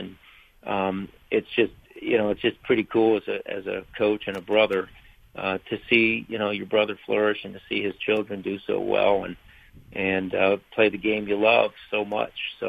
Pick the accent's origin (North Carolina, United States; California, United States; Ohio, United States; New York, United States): Ohio, United States; Cleveland; I'm from Cleveland, and I've always been a Cleveland Browns fan.